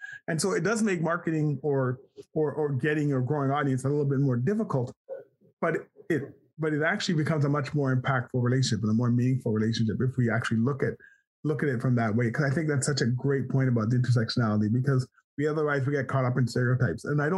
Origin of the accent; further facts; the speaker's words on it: Canada; also born or lived in Jamaica; I'm from Jamaica, you know, I'm an immigrant to this country. I grew up in Canada, though